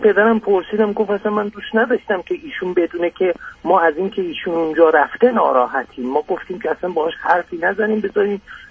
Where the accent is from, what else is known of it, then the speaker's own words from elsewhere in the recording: Iran; Persian is a second language; متوجه شدیم که من ترکم، من دو کلمه با بچه هم ترکی حرف بزنم ایشون شاکی میشه.